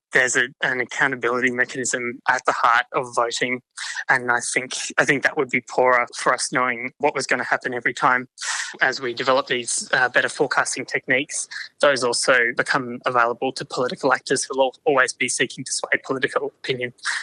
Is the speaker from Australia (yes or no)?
yes; Brisbane, Queensland, Australia; my hometown of Brisbane.